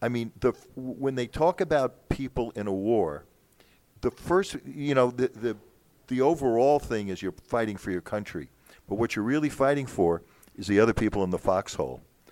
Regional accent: United States; I'm an American, you know, all-American boy.

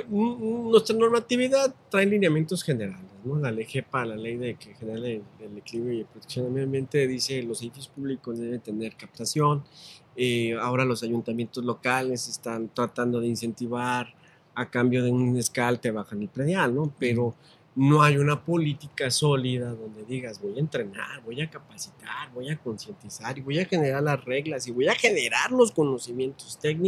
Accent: Mexico; como pueblo mexicano

